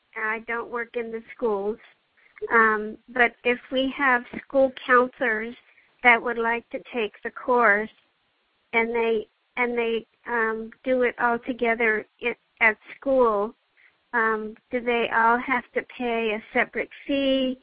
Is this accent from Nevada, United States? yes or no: no; Gainesville, Florida, United States; I'm from Gainesville, Florida.